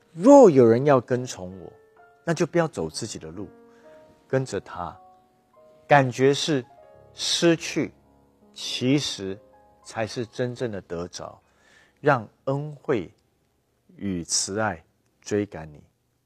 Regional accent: United States; now in Taiwan; 我那时候是在美国长大的，无论是在美国，后来决定回来台湾。

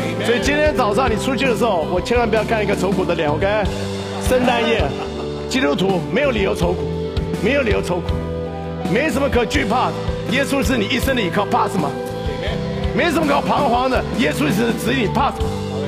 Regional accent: China; 多少说我们中国人每次遇到问题就想靠自己的力量来解决

